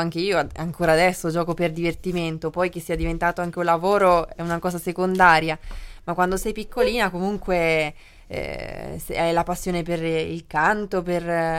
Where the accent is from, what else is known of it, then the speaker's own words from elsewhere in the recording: Macerata, Marche, Italy; Sono di Macerata.